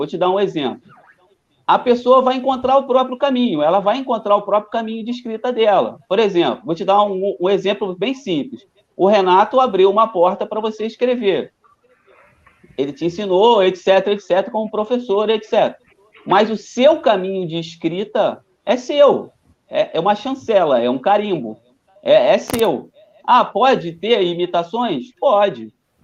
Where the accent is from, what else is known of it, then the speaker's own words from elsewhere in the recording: São Gonçalo, Rio de Janeiro, Brazil; Então, eu sou aqui de São Gonçalo.